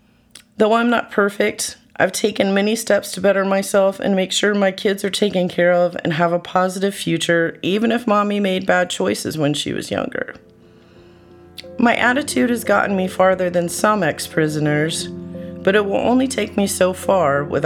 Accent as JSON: {"language": "English", "town": "Eau Claire", "region": "Wisconsin", "country": "United States", "tie": "born or raised there", "also_born_or_lived": "Kentucky", "said": "it took me back to where it all started in Eau Claire, Wisconsin. Born and raised in Eau Claire, I was sick of living with my father, so I left and moved in with my mother in Kentucky."}